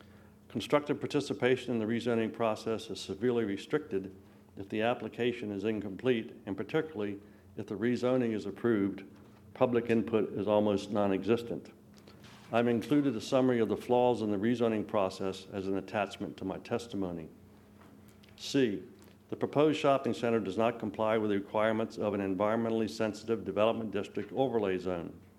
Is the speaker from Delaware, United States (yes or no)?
yes; Laurel, Delaware, United States; also born or lived in Lewes; now in Dover, United States; Even though I'm from Dover, I was born and raised in Lewis and raised in Laurel.